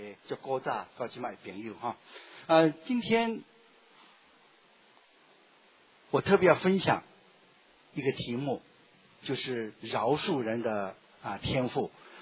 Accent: Taipei, Taiwan; 各位弟兄姊妹大家平安，我是从台北来的

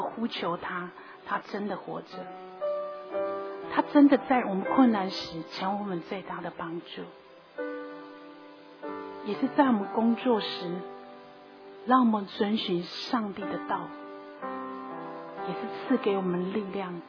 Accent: Taiwan; 我们台湾人常常哦

